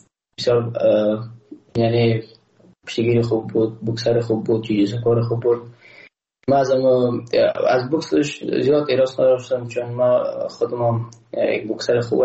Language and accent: Persian; Afghanistan; ما یک افغان هستم و اما یک ملت هستیم